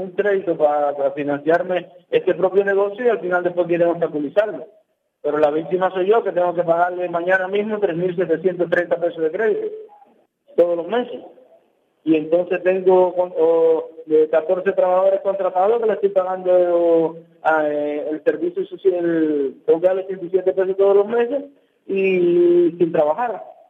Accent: Cuba; Yo soy un ciudadano cubano

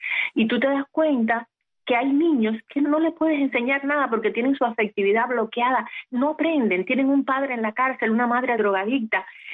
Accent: Cuba; se enteran que soy cubana

